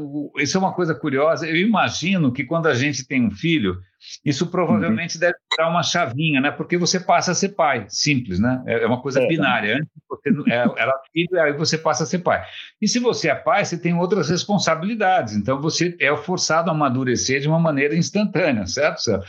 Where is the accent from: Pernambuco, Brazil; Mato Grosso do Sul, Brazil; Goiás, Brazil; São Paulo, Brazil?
São Paulo, Brazil; eu nasci na Rua Nestor Pestana, aqui em São Paulo, e cresci na Rua São Luís. Eu sou a criatura mais urbana, eu morava praticamente na própria República